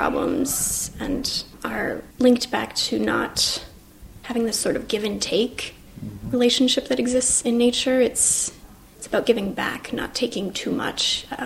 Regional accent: Eagan, Minnesota, United States; I'm 23 years old. I'm from Eagan, Minnesota, which is just south of the Twin Cities.

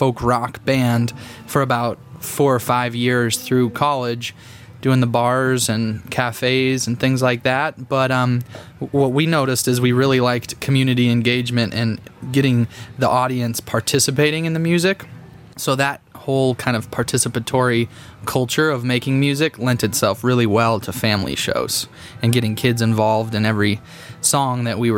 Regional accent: Colorado, United States; growing up in Colorado at the time, there was kind of that bluegrass revival going on in Boulder

